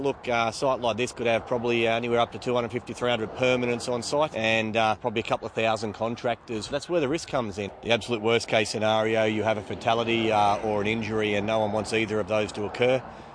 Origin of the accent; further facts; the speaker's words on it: Singleton, New South Wales, Australia; Born and bred in Singleton. Only place I've ever lived, but ready for a change.